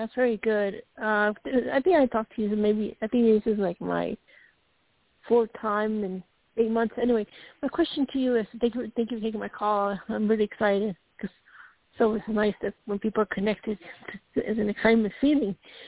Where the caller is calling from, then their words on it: Colorado, United States; from CO, state